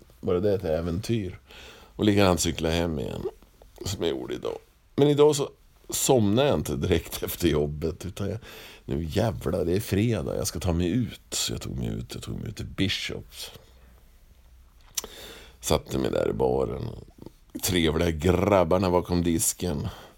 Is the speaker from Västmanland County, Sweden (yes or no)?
yes; Västmanland County, Sweden; Och jag är västmanlänning, så det kallas ju att vara rumpmas nästan.